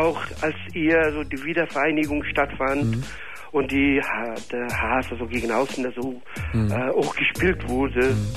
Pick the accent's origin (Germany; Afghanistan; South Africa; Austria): Afghanistan; ich komme ursprünglich aus Afghanistan.